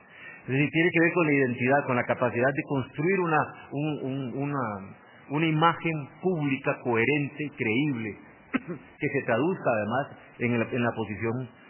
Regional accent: Costa Rica; como soy tico, tengo derecho a opinar, por más que se enojen conmigo, es el actual partido de gobierno en mi país.

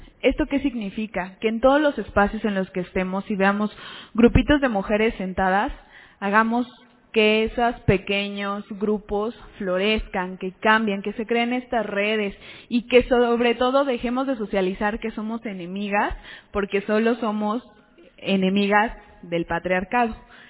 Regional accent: Tlacomulco, Mexico; yo soy originaria de Tlacomulco y pues en ese entonces tenía como que entre 6, 10 años y se me hacía lejísimos la Ciudad de México

